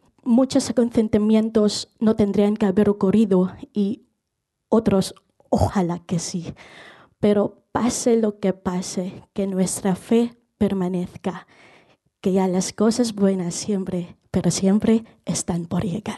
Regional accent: Philippines; me aseguré que pudiéramos exponer una parte de nuestra cultura como filipinos

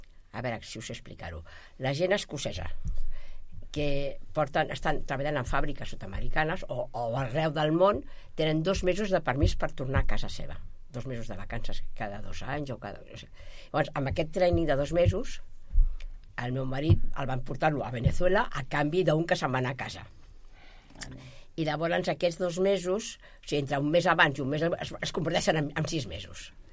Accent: Barcelona, Catalonia, Spain; no soc de Sant Andreu, vaig néixer i visc al Poble Nou

